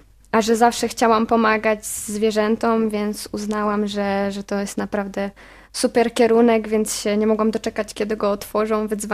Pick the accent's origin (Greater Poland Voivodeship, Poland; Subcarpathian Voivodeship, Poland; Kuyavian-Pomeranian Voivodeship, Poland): Kuyavian-Pomeranian Voivodeship, Poland; Bydgoszcz; Ja jestem z Bydgoszczy.